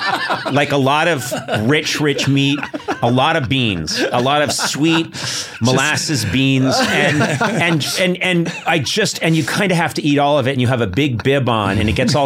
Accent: Akron, Ohio, United States; It's great to be here in Cleveland. I'm actually from Akron.

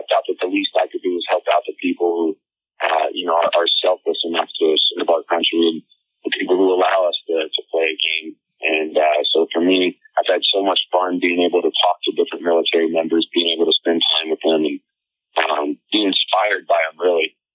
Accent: Colorado, United States; And just growing up in Colorado near the Air Force Base, you know, I had a lot of friends who had military fathers and military mothers. I come from a military family myself.

